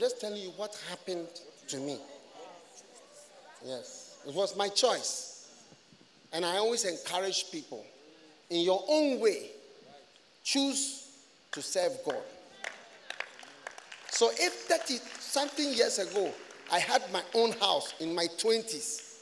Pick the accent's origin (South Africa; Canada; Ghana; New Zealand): Ghana; also born or lived in Switzerland; because I'm Swiss also, apart from being Ghanaian. Yes, I'm also Swiss.